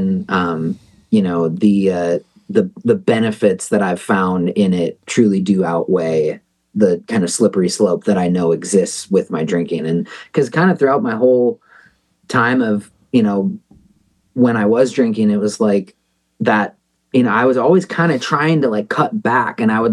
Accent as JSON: {"language": "English", "town": "New Ulm", "region": "Minnesota", "country": "United States", "said": "I'm from New Ulm, where it's Shell's beer and, you know, just pubs and bars and you know, Minnesota, like the Midwest too."}